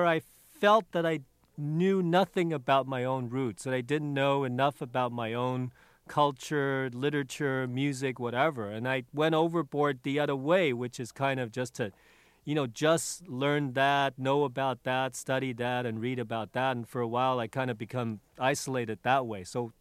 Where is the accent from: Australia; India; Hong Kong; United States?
Hong Kong; I mean, you know, American, but living and growing up in Hong Kong.